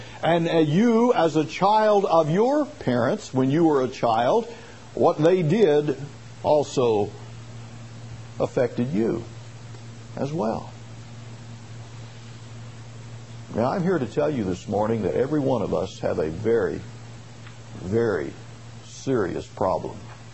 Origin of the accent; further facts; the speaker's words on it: Shreveport, Louisiana, United States; born there; Now, I don't know really why, but I was born in Shreveport, Louisiana, believe it or not